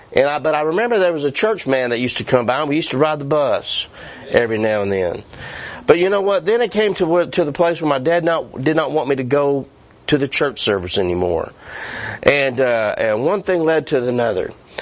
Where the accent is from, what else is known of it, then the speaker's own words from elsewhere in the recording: White Settlement, Texas, United States; Now mind you … I grew up in White Settlement, Texas.